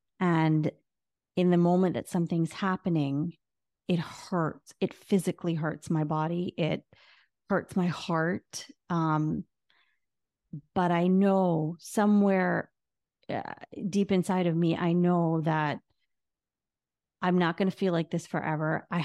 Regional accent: Barbados; born there; I was born in Barbados.

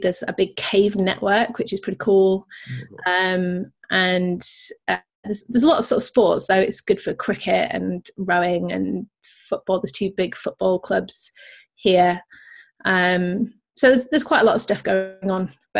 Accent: North West England, United Kingdom; I'm originally from, I was born in Manchester. Everybody knows Manchester from Manchester United … a lot of the … a lot of the big bands. But I kind of grew up just outside of Manchester, kind of like more in the countryside.

